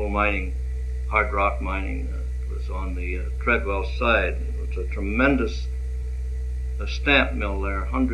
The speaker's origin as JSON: {"language": "English", "town": "South Bend", "region": "Washington", "country": "United States", "tie": "born there", "also_born_or_lived": "Maine / Massachusetts", "said": "I was born down in South Bend, Washington. And those of you that are interested in such things as figures, it was January 1, 1893. We went east from there, and was in the state of Maine and Massachusetts up until May of 1902."}